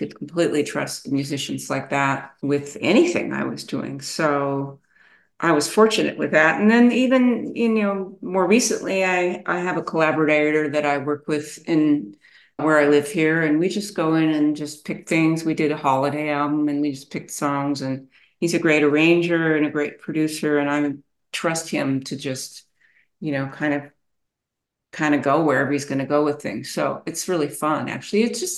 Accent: Los Angeles, California, United States; And then growing up in Los Angeles was the other part of that, is just there was music everywhere.

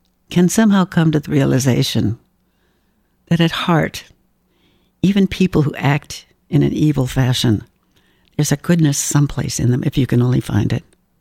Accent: New England, United States; I grew up in New England.

